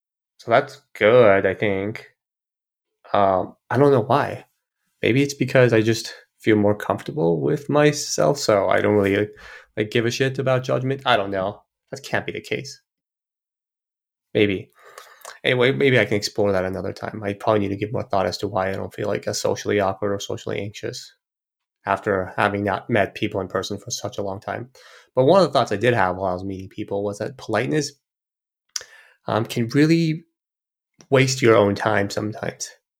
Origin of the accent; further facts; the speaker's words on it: Brazil; moved away as an adult; also born or lived in Korea; now in United States; I was born in Korea, grew up in Brazil most of my life, and then I came to the States to study in undergrad in California